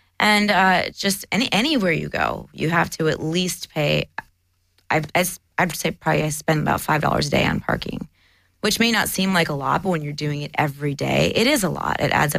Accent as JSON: {"language": "English", "town": "Detroit", "region": "Michigan", "country": "United States", "tie": "born or raised there", "said": "growing up in Detroit, we didn't have, like, a lot of good Mexican food."}